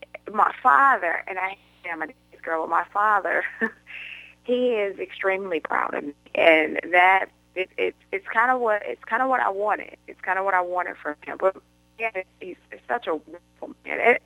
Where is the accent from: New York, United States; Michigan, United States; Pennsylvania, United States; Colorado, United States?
Michigan, United States; Detroit; now in Texas, United States; Home is Michigan. Home is Detroit, Michigan.